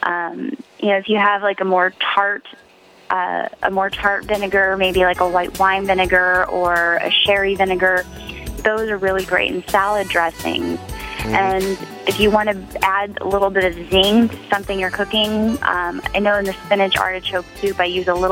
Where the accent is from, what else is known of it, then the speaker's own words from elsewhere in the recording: the South, United States; I'm from the South. I can't go vegan. I'm from the South. We don't do vegan in the South.